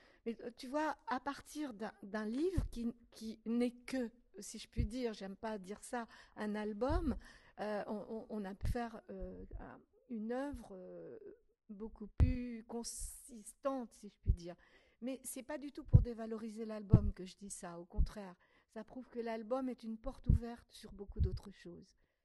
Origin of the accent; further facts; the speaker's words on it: Morocco; je suis née dans l'Atlas marocain, dans un endroit extrêmement isolé.